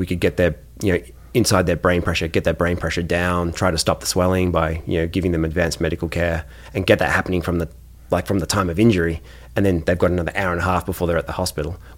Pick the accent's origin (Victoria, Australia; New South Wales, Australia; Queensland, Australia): New South Wales, Australia; Uh-huh, just about 100 miles north of Sydney. So bunch of great surf spots there. Mark Richards is my hometown.